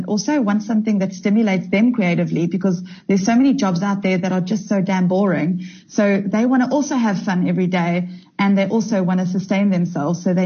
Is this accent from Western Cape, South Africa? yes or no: no; Durban, KwaZulu-Natal, South Africa; I was raised in Durban from early days. We were raised to really think out of the box.